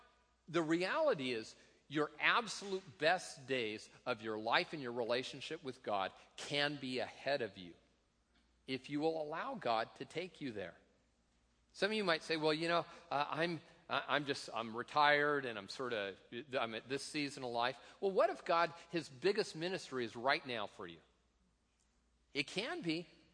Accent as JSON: {"language": "English", "town": "Tacoma", "region": "Washington", "country": "United States", "tie": "born or raised there", "said": "You know, I was thinking of where I grew up. I grew up in Tacoma."}